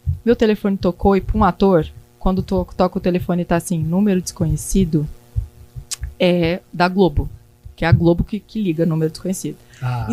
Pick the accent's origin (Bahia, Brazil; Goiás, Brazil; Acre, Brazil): Goiás, Brazil; also born or lived in Tocantins; now in Rio de Janeiro, Brazil; Eu sou do Goiás. Morei no Tocantins.